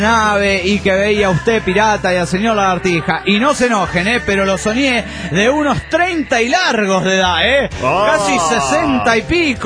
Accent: Cochabamba, Bolivia; de Cochabamba, Bolivia.

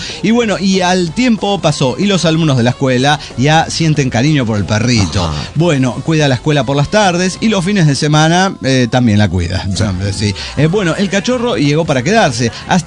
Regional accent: Potosí, Bolivia; se recordó la gesta libertaria de Potosí. Mi ciudad natal.

